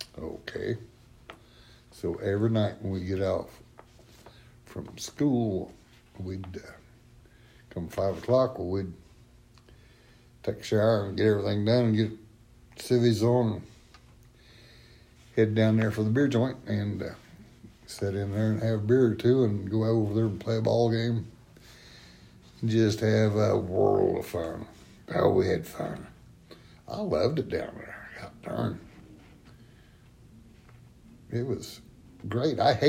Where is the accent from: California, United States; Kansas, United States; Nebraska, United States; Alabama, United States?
Kansas, United States; Englewood; also born or lived in Ashland / Dodge City / Greensburg; I was born in Ashland, lived in Dodge City, Greensburg, Englewood, grew up on the Grove Ranch up northwest of Englewood, and learned how to break horses and work cattle